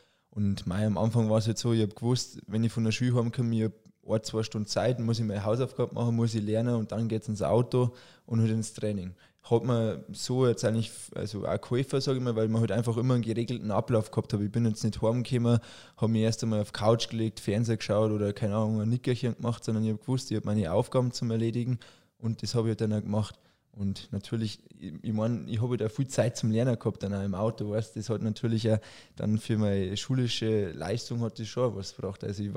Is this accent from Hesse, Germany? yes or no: no; Kirchdorf am Inn, Bavaria, Germany; also ich bin in Kirchdorf am Inn bin ich aufgewachsen